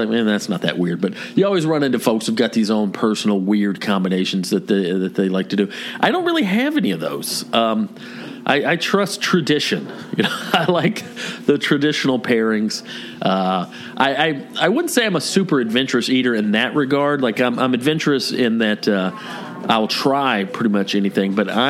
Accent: the South, United States; You know, growing up in the South, not having any Italian heritage or any Italian family members.

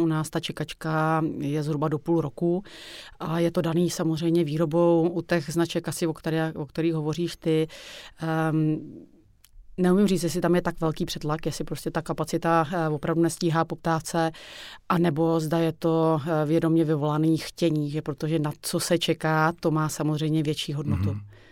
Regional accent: Nové Město nad Metují, Hradec Králové Region, Czechia; já pocházím z Nového města na Metují a samozřejmě jsem vnímala tu značku od malička.

